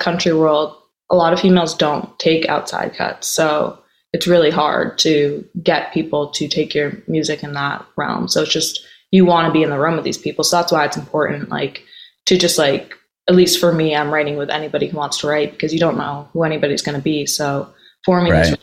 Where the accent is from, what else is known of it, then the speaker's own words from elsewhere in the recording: New England, United States; especially because we're from New England.